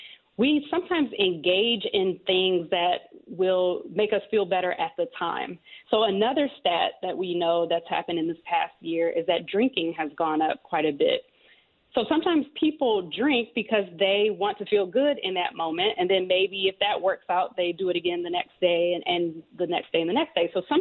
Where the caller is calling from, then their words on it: Detroit, Michigan, United States; So I'm calling in from Detroit right now.